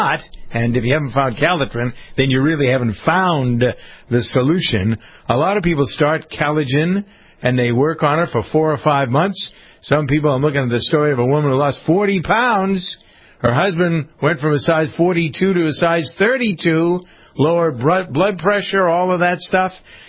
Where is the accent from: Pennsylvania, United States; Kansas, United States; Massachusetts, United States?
Massachusetts, United States; Framingham; Well, so what you get when you grow up in Framingham. That's where he's from. Grew up in my hometown.